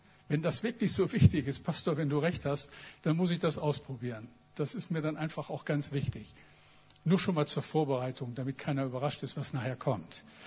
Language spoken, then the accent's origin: German; Bremen, Germany; Jetzt darf ich euch mit ein bisschen Geschichte konfrontieren, die ihr wahrscheinlich besser kennt als ein Bremer, aber ich sage es trotzdem.